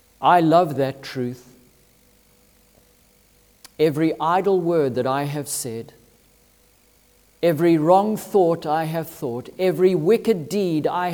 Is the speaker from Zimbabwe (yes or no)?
yes; Zimbabwe; growing up in Zimbabwe, I have a vivid memory of this. We used to herd our cattle into those dips